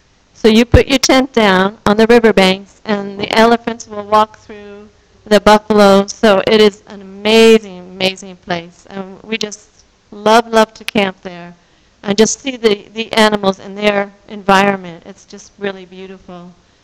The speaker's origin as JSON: {"language": "English", "town": "Long Island", "region": "New York", "country": "United States", "tie": "born or raised there", "said": "I grew up in Long Island, New York, and my siblings still kind of look at me sideways that I can go out in the rural area"}